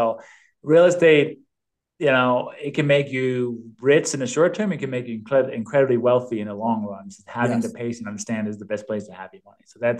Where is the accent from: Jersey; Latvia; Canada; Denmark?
Denmark; English is a second language; now in United States; because I'm from Denmark originally, hence the accent and the name. Yeah, and, cool. You know, I've lived here in the US for 26 years now, coming up in 27